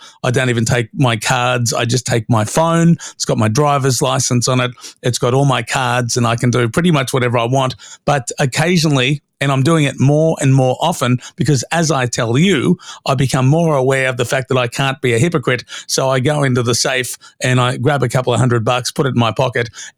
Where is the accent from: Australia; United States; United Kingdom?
Australia; As an Australian, I was embarrassed.